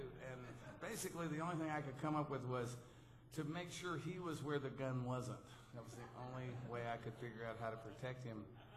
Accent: Texas, United States; And you know, I grew up in Texas hunting and fishing

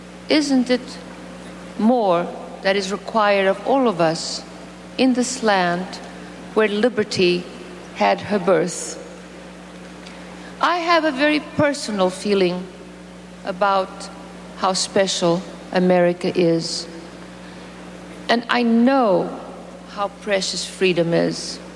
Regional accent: Mozambique; I was not born in this country. And as you have seen, I grew up in East Africa, in Mozambique, in a land that was then under a dictatorship.

